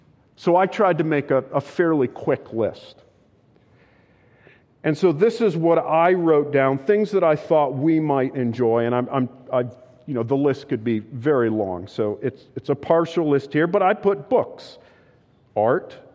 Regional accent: New England, United States; More personally, I thought of my younger years growing up in New England and how much I appreciated smelling the fragrance of lilacs in the spring.

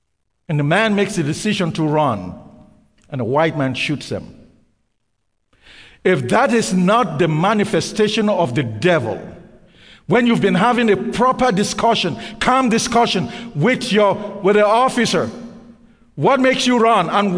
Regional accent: Canada; why is it that I'm Canadian and I'm always thinking about the U.S.?

